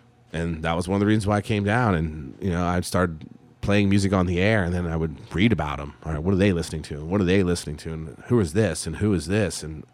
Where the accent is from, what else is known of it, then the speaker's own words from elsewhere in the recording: Pennsylvania, United States; now in New Orleans, United States; I knew some from where I grew up in Pennsylvania. That was one of the reasons why I came down here.